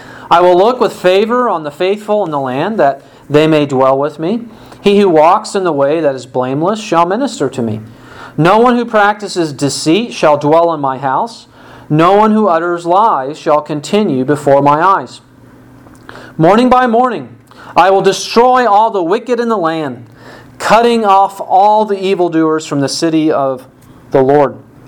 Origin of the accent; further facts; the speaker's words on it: Illinois, United States; From my home state of Illinois, we are known that when someone stops being governor, they get to go to the penthouse of prison.